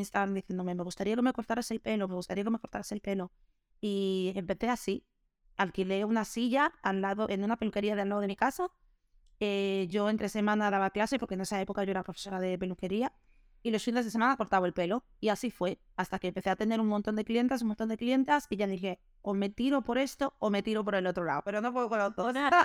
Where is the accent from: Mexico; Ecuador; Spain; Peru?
Spain; first language Portuguese; Spanish is a second language; Yo en mi casa todo es en portugués, yo pienso en portugués, hago la lista de la compra en portugués, ¿sabes? Y he estudiado desde pequeña en español y aquí en España